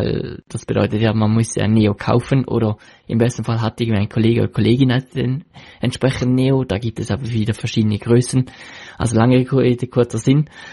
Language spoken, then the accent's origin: German; Switzerland; als Schweizer meistens nicht so eine Herausforderung